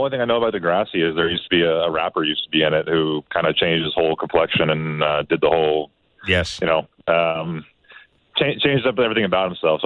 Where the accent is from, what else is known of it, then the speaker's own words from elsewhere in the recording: United States; as an American, I can kind of speak to that a little bit